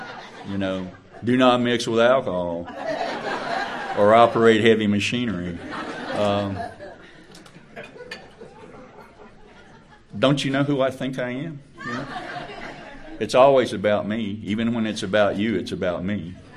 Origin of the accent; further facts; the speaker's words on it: United States; And because I'm from Bubba Country, Polk County, I got to pee on the barbed wire fence to see if it's really electric.